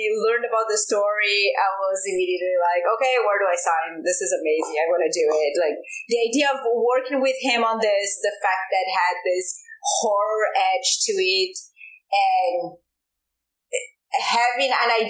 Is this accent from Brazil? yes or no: yes; Brazil; English is a second language; now in United States; And I had just come back to the U.S. I'm from Brazil.